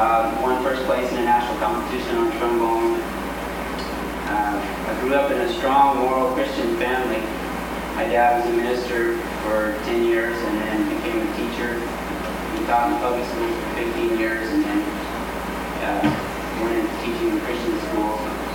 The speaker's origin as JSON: {"language": "English", "town": "Portage", "region": "Wisconsin", "country": "United States", "tie": "born there", "also_born_or_lived": "Arkansas / Montana", "said": "I was born in Portage, Wisconsin, February 28, 1960. And I was one of four kids. I was the youngest."}